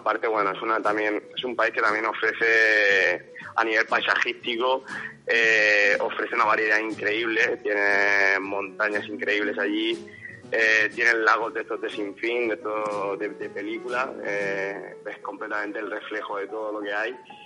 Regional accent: Murcia, Region of Murcia, Spain; also born or lived in Granada; yo soy de Murcia, pero bueno, también estuve un año viviendo por Granada, y bueno, recorriendo mucho el sur, Andalucía es mi segunda tierra

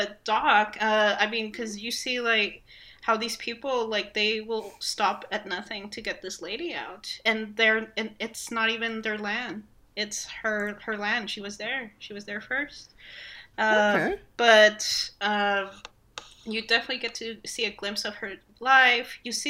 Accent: Peru; Even for me, I was not aware of this lady. And even though I'm from Peru

